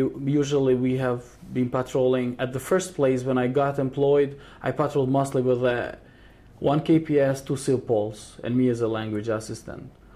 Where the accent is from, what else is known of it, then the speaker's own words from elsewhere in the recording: Skenderaj, Mitrovica District, Kosovo; English is a second language; As you said, I'm coming from Skendrai.